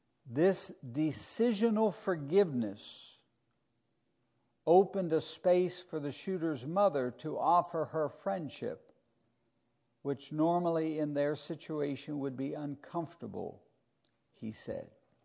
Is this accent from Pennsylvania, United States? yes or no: yes; Elizabethtown, Pennsylvania, United States; I grew up in Elizabethtown in Lancaster County